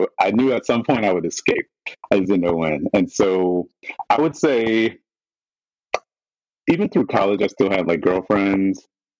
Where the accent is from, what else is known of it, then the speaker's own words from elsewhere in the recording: South Carolina, United States; I am from South Carolina.